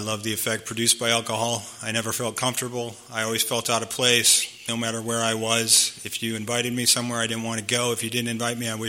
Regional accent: Minneapolis, Minnesota, United States; I grew up in Minneapolis, and I flew home from Minneapolis.

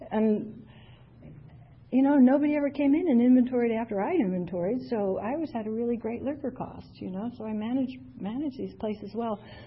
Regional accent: Long Island, New York, United States; also born or lived in Canada; Actually, I was born in Canada, raised in Long Island, New York, and I was in this house for 18 years. And my parents sold the house, and they moved to Florida.

